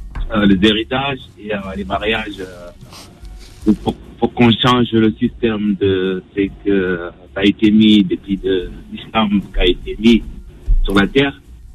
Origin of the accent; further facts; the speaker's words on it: Senegal; Moi, je suis du Sénégal.